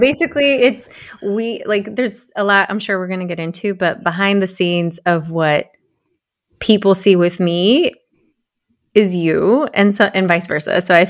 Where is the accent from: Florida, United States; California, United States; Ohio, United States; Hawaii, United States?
California, United States; I grew up in the Bay Area, so I'm Latina. My parents immigrated here from different parts of Mexico, and so I'm first generation